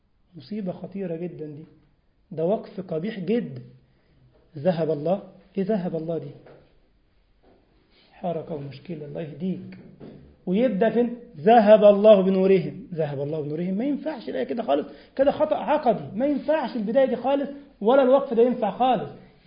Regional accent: Egypt; برضو أحد المشاهير جدا بقى عندنا في مصر

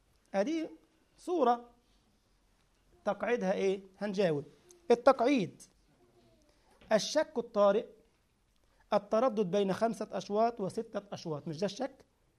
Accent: Egypt; طبعا عامل ايه في مصر عندنا يعني كيف حالك

